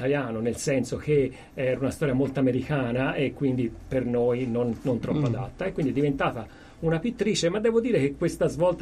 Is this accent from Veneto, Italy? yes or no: no; Florence, Tuscany, Italy; Di Firenze.